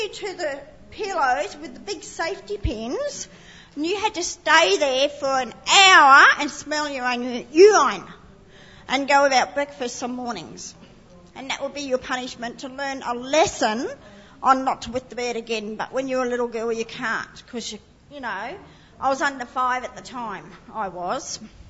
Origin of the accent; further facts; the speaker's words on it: Shepparton, Victoria, Australia; I'm Indigenous, and I'm from the Yorta Yorta in Shep.